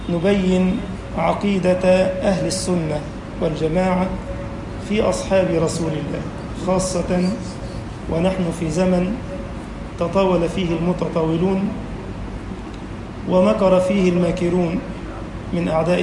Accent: Egypt; اجعل بلدنا مصر أمنا أمانا، سخاء رخاء، وسائر بلاد المسلمين.

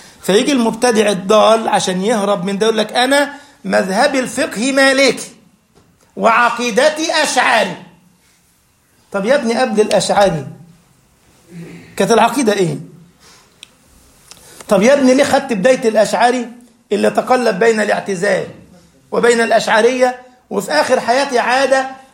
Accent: Egypt; اصل احنا عندنا في مصر مش معتادين على الشاي ايه الاخضر

